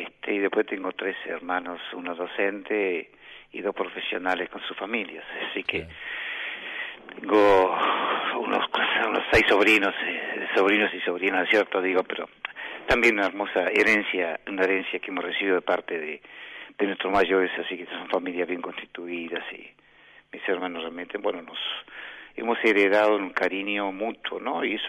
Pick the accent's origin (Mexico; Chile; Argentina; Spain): Argentina; born there; nosotros nacimos todos aquí en la Argentina, así que nos crecían dos vertientes